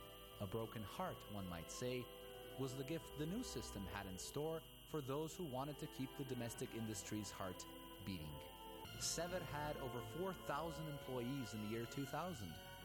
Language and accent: English; Subotica, Vojvodina, Serbia; I had a chance to chat with Dinkic in 2012 after a press conference in my hometown of Subotica.